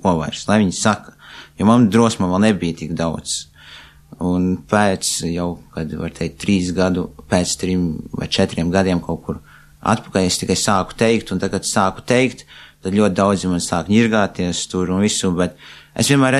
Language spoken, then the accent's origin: Latvian; Aizkraukle, Aizkraukle Municipality, Latvia; Piedzimu es Aizkrauklē. Tas ir, tur arī pat dzīvojām.